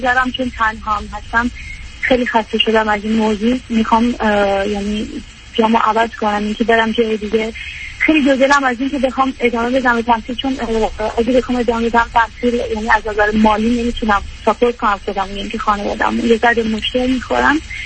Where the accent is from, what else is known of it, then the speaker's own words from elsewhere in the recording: Iran; moved away as an adult; now in Iraq; من همونجوری که بهتون گفتم از عراق تماس میگیرم. 25 سالم هستش، حدوداً 4 سال تنها زندگی میکنم، یعنی از ایران اومدم اینجا.